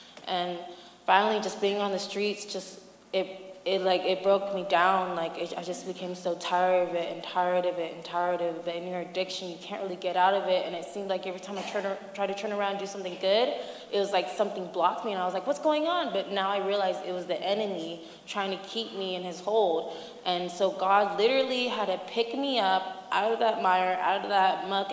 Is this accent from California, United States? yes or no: yes; Visalia, California, United States; I'm from Visalia by Fresno, and a year ago, I was one of those people on the street.